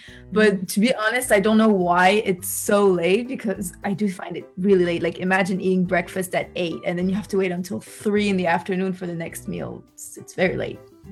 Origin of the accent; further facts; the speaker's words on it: China; I grew up in China and she was like, oh, 能听出来. But yeah, and she even told me I had a little bit of a Qingdao accent.